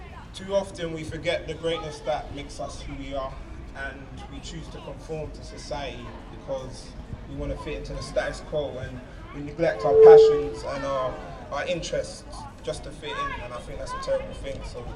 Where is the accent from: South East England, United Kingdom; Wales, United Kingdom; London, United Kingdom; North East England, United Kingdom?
London, United Kingdom; With me, I'm from South London.